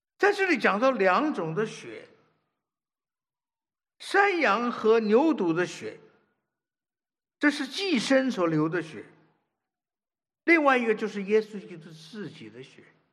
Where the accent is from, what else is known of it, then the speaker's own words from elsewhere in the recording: China; 我们都是中国的基督徒弟兄姐妹，